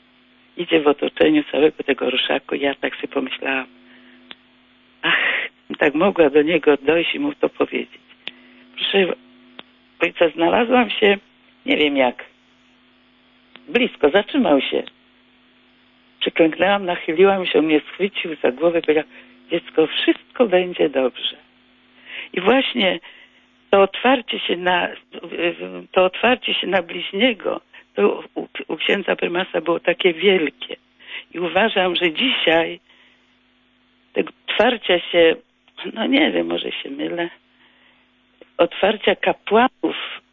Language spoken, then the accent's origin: Polish; Gniezno, Greater Poland Voivodeship, Poland; Jestem z Gniezna, więc chciałam tu powiedzieć